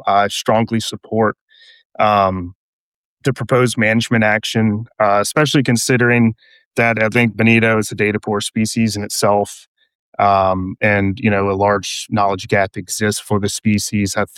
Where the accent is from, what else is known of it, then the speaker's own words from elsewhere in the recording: Louisiana, United States; I'm from South Louisiana, but I've been following this closely.